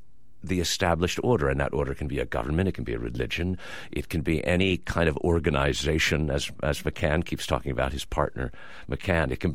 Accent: Canada; You know, I'm Canadian, so I played a little bit of cricket in my youth

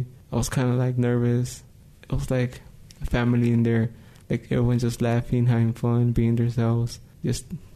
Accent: California, United States; also born or lived in Mexico; now in New Mexico, United States; I'm 16, almost turning 17. I go to Health Leadership High School. Grew up in California, came to New Mexico, and stay here.

